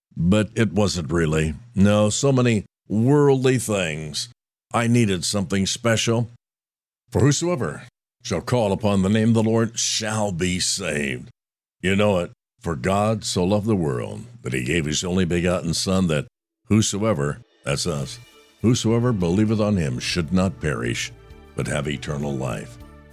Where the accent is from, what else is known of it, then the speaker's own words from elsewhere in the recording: Roanoke, Indiana, United States; I grew up in the First Brethren Church of Roanoke, Indiana, and I heard the gospel.